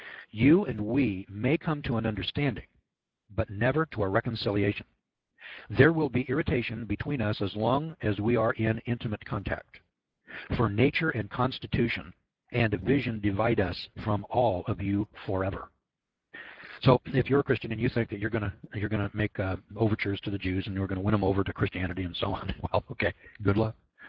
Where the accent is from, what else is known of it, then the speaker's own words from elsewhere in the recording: Scotland, United Kingdom; because see, I'm a Scotsman